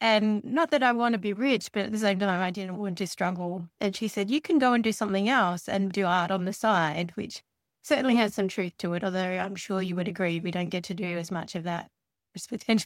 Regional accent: Tasmania, Australia; because I grew up in Tasmania

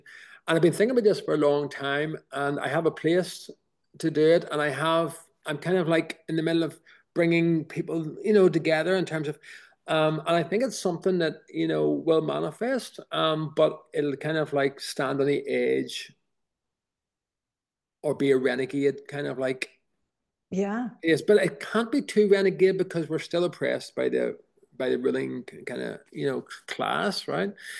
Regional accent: Ireland; and now I'm a kind of I'm an Irish patriot

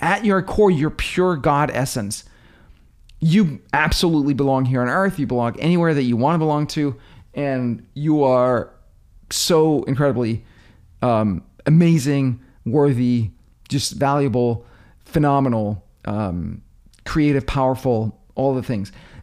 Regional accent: Denmark; also born or lived in India; now in United States; I'm from Denmark, moved to the US in 99, moved back to Denmark, moved to India in 2012 and lived there for a year. And then in 2013, I was able to move back to the States.

